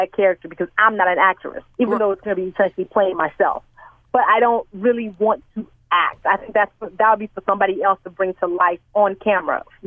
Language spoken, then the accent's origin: English; Nigeria; I'm Nigerian also, because Nigerians are some of the funniest people on the face of the earth. Like, we're super blunt, we're super straightforward, but I'm also Yoruba, which is one of the main tribes in Nigeria